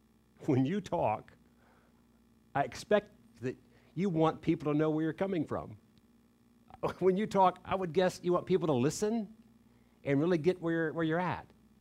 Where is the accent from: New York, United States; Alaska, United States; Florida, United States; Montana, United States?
Florida, United States; Okay, I'll tell you why. Because I grew up in Florida.